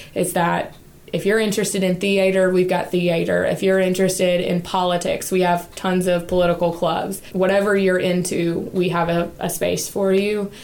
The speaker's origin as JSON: {"language": "English", "town": "Eatonton", "region": "Georgia", "country": "United States", "tie": "born or raised there", "said": "So I grew up in Eatonton, Georgia, and I went to the University of Georgia for my undergrad in English education."}